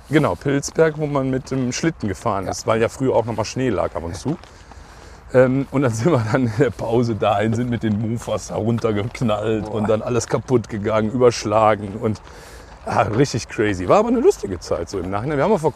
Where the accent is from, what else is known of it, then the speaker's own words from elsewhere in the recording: Hürth, North Rhine-Westphalia, Germany; also born or lived in Cologne; Also ich bin ja in Hürth, also ich bin zwar in Köln geboren, aber bin dann in Hürth groß geworden, in Gleuel.